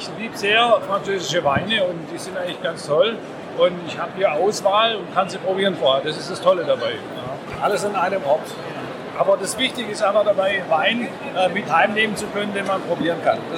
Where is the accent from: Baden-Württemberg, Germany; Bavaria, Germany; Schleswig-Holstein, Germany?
Baden-Württemberg, Germany; Villingen-Schwenningen; Willingen-Schwenningen.